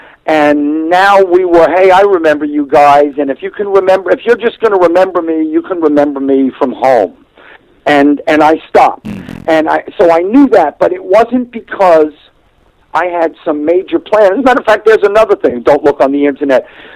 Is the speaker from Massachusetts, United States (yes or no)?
no; New Jersey, United States; moved away as an adult; now in Nashville, United States; I moved there, although I'm from New Jersey, the New Jersey, New York area. I moved to Nashville because I had made some friends there